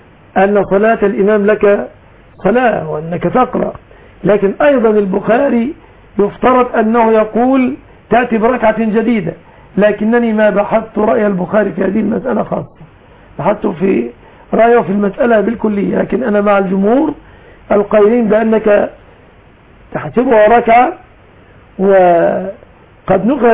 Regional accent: Egypt; العوام عندنا في الريف المصري

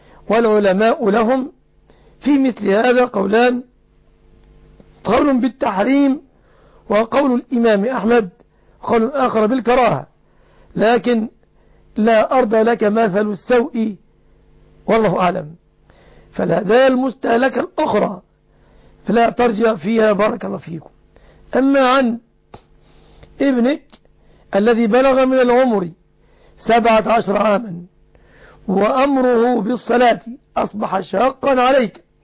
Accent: Egypt; في بلادنا مصر

